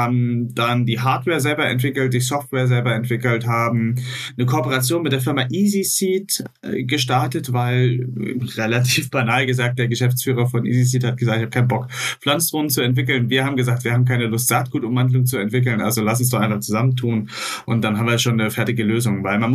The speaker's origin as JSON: {"language": "German", "region": "Thuringia", "country": "Germany", "tie": "born or raised there", "said": "ich bin auf dem Dorf aufgewachsen, war früher auf dem Wald und wollte, dass mein Sohn eben auch noch in schöne Thüringer Wälder gehen kann und sich dort austoben kann."}